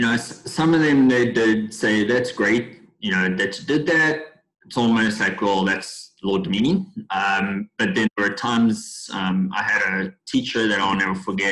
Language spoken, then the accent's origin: English; South Africa; now in United States; So I grew up in South Africa and have been living in the U.S. for 10 years now.